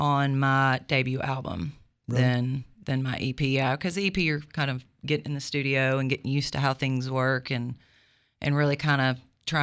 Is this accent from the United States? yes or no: yes; Brinkley, Arkansas, United States; also born or lived in Little Rock; So, I'm from Brinkley area originally, and we moved to Little Rock when I was in fourth grade and stayed there for quite a while, and I've been back in Brinkley for the last 10 years.